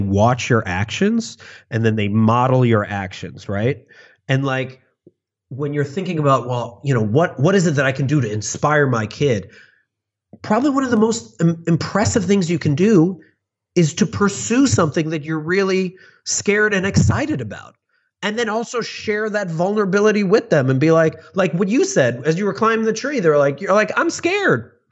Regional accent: Illinois, United States; I grew up in the suburbs of Chicago.

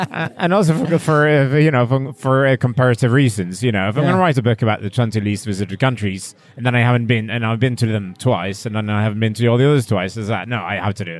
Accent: Norway; English is a second language; It's lovely to be here in my home country.

